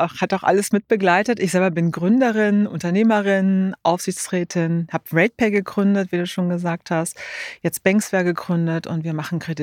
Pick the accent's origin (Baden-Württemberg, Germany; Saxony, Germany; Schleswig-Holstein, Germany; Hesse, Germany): Baden-Württemberg, Germany; also born or lived in Trier / United States / Düsseldorf; now in Berlin, Germany; Nein, also geboren in Trier, aufgewachsen dann in Baden-Württemberg in der Nähe von Stuttgart. Dann auch eine Weile in den USA gelebt, dann auch mal in Düsseldorf gelebt und jetzt seit 23 Jahren in Berlin.